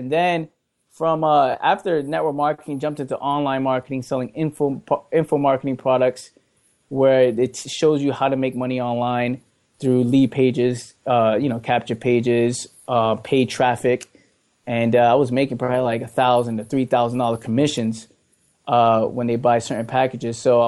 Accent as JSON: {"language": "English", "region": "New York", "country": "United States", "said": "I'm from New York, so I see people on the train."}